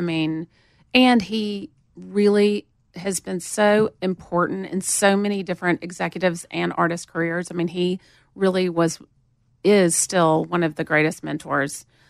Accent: Montgomery, Alabama, United States; I grew up in Montgomery, but my family's from Nashville. My mother grew up in Nashville.

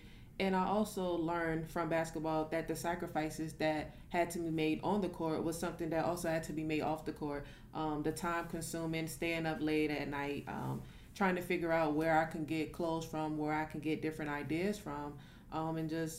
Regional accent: Wilmington, North Carolina, United States; now in Atlanta, United States; I'm from Wilmington, North Carolina, graduated from James Madison University, and now, like Swin said, I'm an ATL resident.

